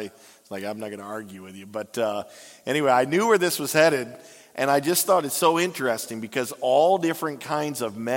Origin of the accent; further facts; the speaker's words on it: Virginia, United States; He's like, so where are you from? Like, I'm from Northern Virginia. Really? Virginia?